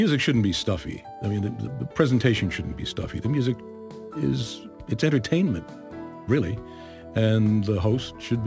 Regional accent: New Jersey, United States; I got involved in listening to classical music radio where I grew up in North Jersey, so I had WQXR to listen to, WNCN, which was FM only.

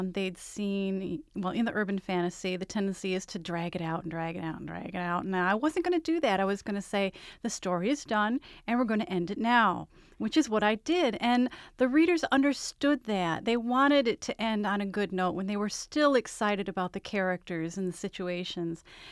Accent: Detroit, Michigan, United States; born there; Yes, actually, I was born in Detroit, and I've lived most of my life within an easy drive of it.

